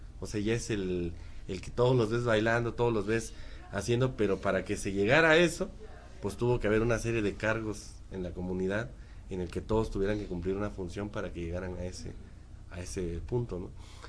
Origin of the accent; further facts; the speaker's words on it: Oaxaca, Mexico; yo vengo de la región del Istmo, ¿no?